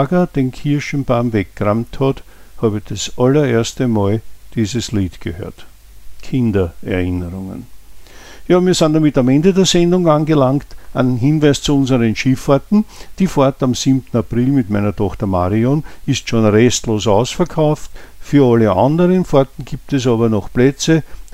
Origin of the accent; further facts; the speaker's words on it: Vienna, Austria; Ich bin in Favoriten in der Troststraße in einem Gemeindebau aufgewachsen